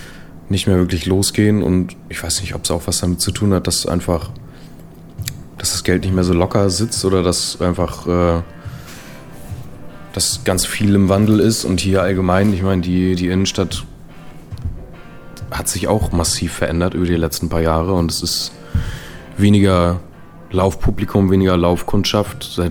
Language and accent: German; Itzehoe, Schleswig-Holstein, Germany; now in Berlin, Germany; 22 Jahre alt und wohne mittlerweile in Berlin, bin aber gebürtiger Itzehoer.